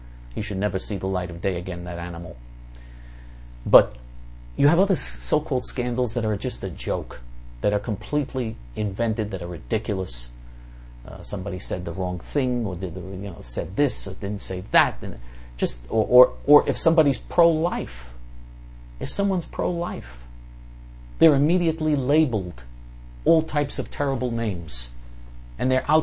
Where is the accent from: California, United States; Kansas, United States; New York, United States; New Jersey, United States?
New York, United States; New York City; I grew up with them in New York City, and this is unbelievable.